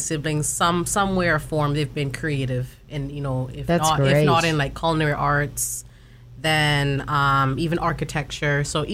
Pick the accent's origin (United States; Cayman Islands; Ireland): Cayman Islands; Cayman Brac; I am from the Cayman Islands, but I was born and raised in Cayman Brac.